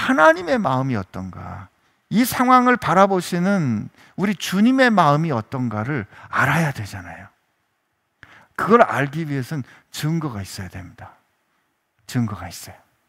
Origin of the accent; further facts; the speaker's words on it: Seoul, South Korea; 저도 서울 출신이라 그래도 이 정도 상식은 있는데